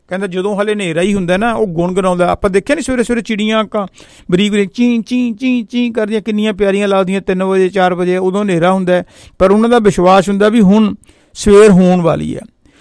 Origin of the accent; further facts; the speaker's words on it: Barnala, Punjab, India; ਮੈਂ ਬਰਨਾਲੇ ਤੋਂ ਹਾਂ।